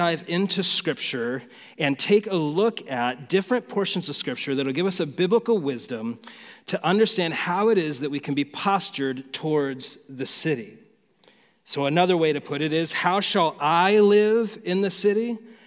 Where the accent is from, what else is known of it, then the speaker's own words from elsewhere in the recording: Phoenix, Arizona, United States; So I was born and raised in Phoenix, lived most of my life here, and I love this city.